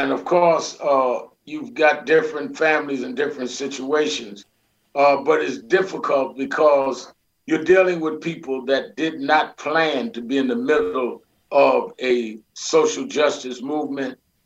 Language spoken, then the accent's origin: English; Brooklyn, New York, United States; I grew up in Brooklyn, New York, but I joined Dr. King's organization the year he was killed. I was 13 years old. I became youth director of the New York chapter.